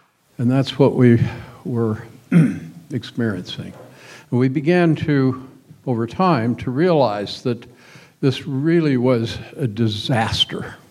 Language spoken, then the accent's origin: English; Longview, Washington, United States; I grew up down in Longview, Washington, which many of you, I'm sure, know, lumber town.